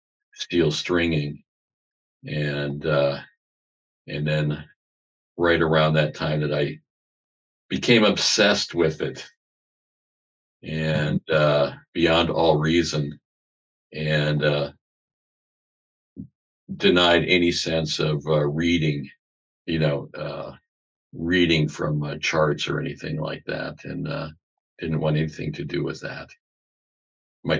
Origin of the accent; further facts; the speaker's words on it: Canton, Ohio, United States; born there; Well, I was born in Ohio, Canton, Ohio. Mm-hmm. It's over by 50 miles below Cleveland.